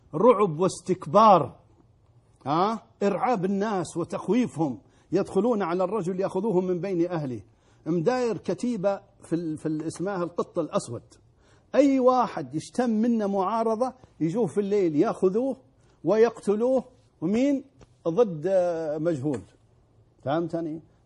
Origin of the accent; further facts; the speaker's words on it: Libya; أنا أقول لك خذها مني، وأنا كليبي وأعرف الليبيين